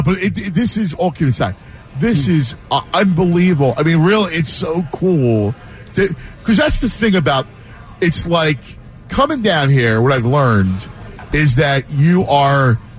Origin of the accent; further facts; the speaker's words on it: Philadelphia, Pennsylvania, United States; Like, we're from Philly. We hate Kareem.